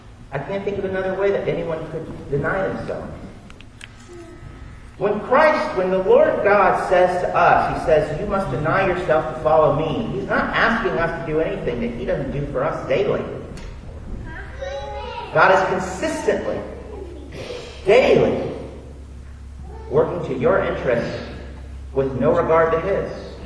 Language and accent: English; Kansas City, Missouri, United States; I grew up in Kansas City, we don't roast weenies, we barbecue.